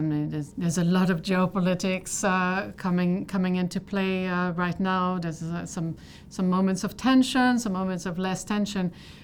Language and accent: English; Canada; I'm Canadian. I'm from a mixed background as well, indigenous background.